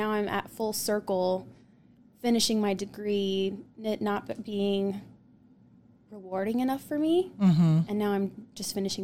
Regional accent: Colorado, United States; I would like to start with just saying I'm from Colorado.

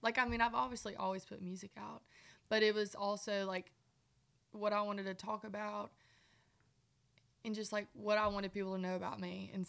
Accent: Mississippi, United States; But growing up in Mississippi really was special to me. Like hunting and fishing and just loving every day.

